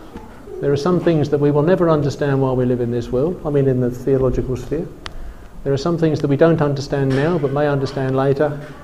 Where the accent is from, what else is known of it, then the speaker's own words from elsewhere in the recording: England, United Kingdom; I'm English, you're Dutch, I mean.